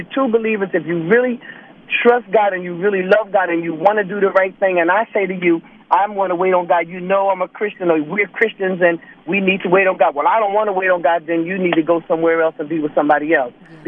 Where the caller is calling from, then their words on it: Philadelphia, Pennsylvania, United States; I'm calling from North Philadelphia.